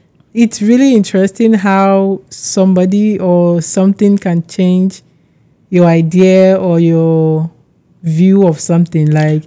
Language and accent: English; Nigeria; Me, I'm originally Nigerian.